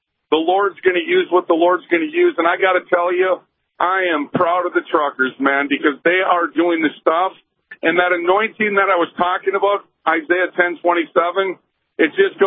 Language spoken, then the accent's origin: English; United States; I'm happy to say that I'm an American